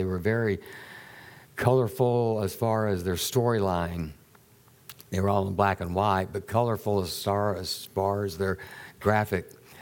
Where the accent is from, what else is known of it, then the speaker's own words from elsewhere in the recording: the South, United States; I grew up in the South, and in the South, I heard this phrase quite a bit, a God-fearing man.